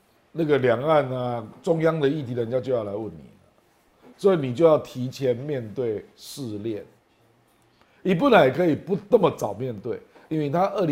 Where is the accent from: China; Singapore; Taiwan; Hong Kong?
Taiwan; Kaohsiung; 因为我是高雄人啊，我过年有回去啊。